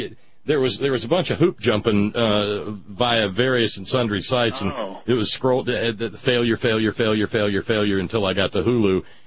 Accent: Alabama, United States; Well, for a little Baptist boy like me growing up in Alabama, it was an early and delightful introduction to the church.

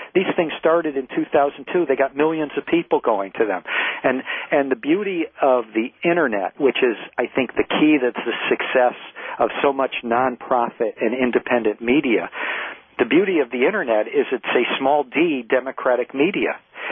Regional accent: Detroit, Michigan, United States; I remember when I was growing up in Detroit in the schools, you know, we had a free press

